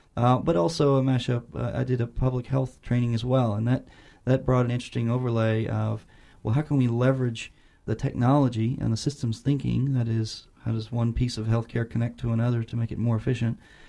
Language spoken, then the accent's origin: English; Duncan, Oklahoma, United States; I grew up in Duncan, and my wife and I went away for training for nearly 10 years and then returned to Oklahoma in 2008